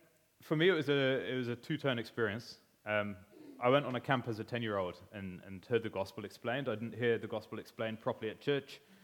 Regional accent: Oxford, South East England, United Kingdom; also born or lived in Bristol; I grew up in the UK. I grew up near Oxford in a small village with my family, and they're all believers, which is great.

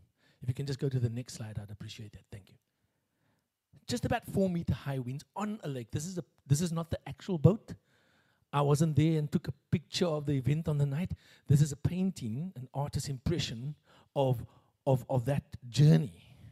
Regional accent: Cape Town, Western Cape, South Africa; we are all from Cape Town, but we don't all sound the same.

